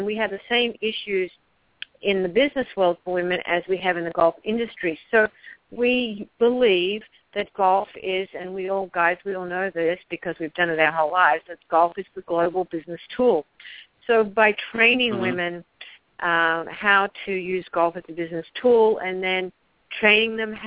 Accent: Australia; I grew up in Australia playing boys and girls all together.

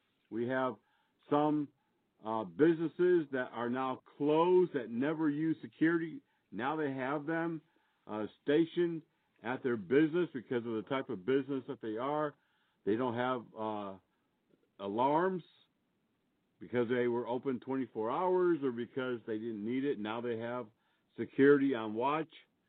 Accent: Connecticut, United States; I remember in the city that I lived in, it was a large manufacturing city that I grew up in Connecticut.

